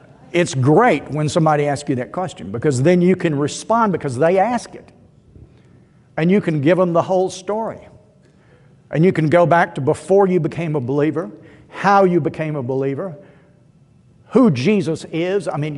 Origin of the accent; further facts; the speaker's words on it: Columbus, Georgia, United States; Growing up in Columbus, Georgia, in the early days of television, and waiting to hear my favorite cowboy show come on at 5 in the afternoon. There was only one station in Columbus at the time.